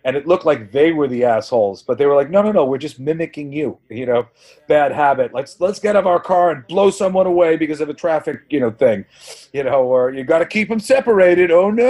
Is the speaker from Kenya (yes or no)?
no; New York, United States; lived pretty close to where my family lived a little while in Huntington.